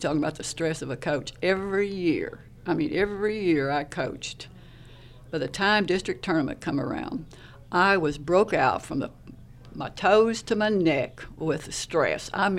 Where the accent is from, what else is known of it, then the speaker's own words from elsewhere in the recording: Detroit, Michigan, United States; Like me, I told you I was from Detroit, so football was our sport.